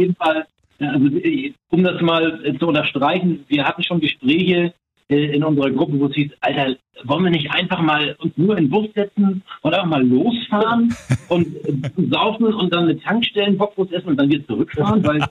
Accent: Hamburg, Germany; wir kommen aus Hamburg

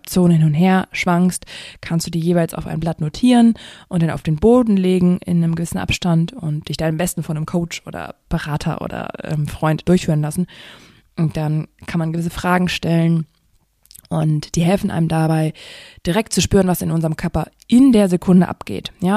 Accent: Harz, Germany; Ich komme ja aus dem Harz, also eigentlich ziemlich in der Natur verbunden

